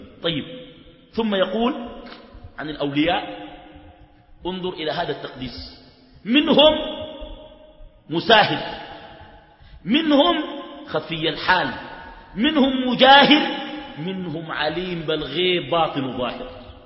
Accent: Sudan; المشكله عندنا في السودان الناس بتاخذ الدين بالعاطفه

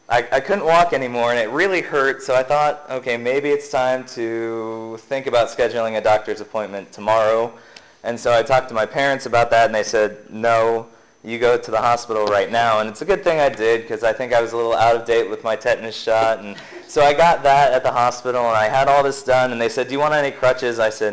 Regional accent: Pennsylvania, United States; moved away; I'm a transplant from Pennsylvania, and one of the places in Pennsylvania that I lived for 4 years was Penn State University

